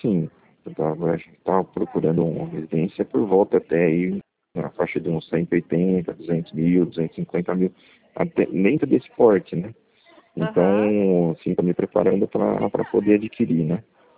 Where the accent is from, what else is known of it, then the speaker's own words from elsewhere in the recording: São Carlos, São Paulo, Brazil; eu sou de São Carlos, né?